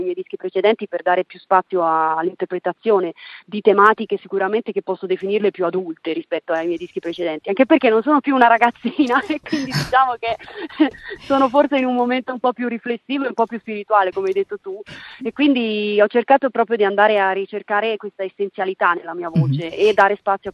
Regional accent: Forte dei Marmi, Tuscany, Italy; born there; also born or lived in Genoa; Ho sempre vissuto vicino al mare, ho vissuto per 12 anni a Genova, sono nata a Forte dei Marmi, quindi ho vissuto sempre vicino al mare.

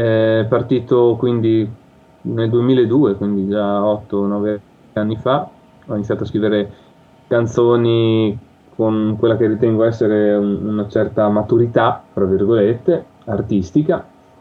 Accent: Imola, Emilia-Romagna, Italy; vengo da Imola

